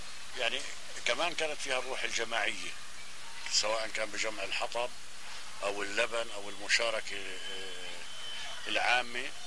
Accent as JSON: {"language": "Arabic", "country": "Palestine", "tie": "born or raised there", "moved": "yes", "said": "وكانت البلد طبعا أنا سابح يعني بالبركي، طلعت من فلسطين متعلم السباحة بقلب البركي يعني"}